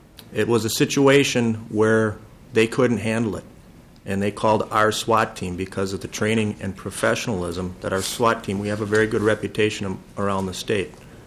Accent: St. Paul, Minnesota, United States; I've been a police officer for 20 years, and I grew up in St. Paul.

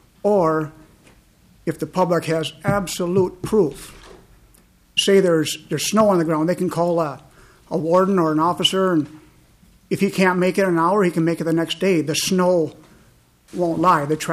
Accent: Stansfield, Minnesota, United States; from Stansfield, Minnesota.

